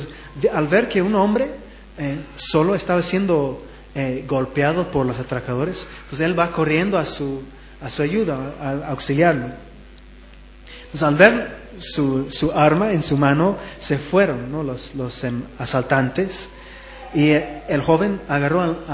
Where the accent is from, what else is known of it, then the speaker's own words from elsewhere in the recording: Scotland, United Kingdom; ¿Saben que yo me crié más que todo en Escocia?